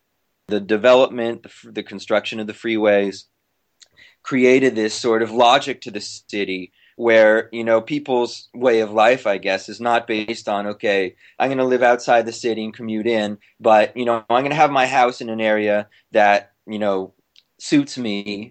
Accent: Los Angeles, California, United States; I'm originally from Los Angeles, and it might seem a bit ironic, but I think that actually to me is what drove me towards the idea of studying cities and urban planning

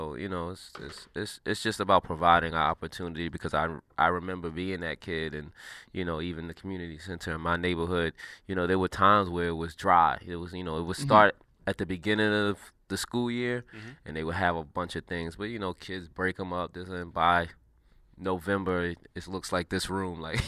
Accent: New York City, New York, United States; I'm from New York City, an inner city kid.

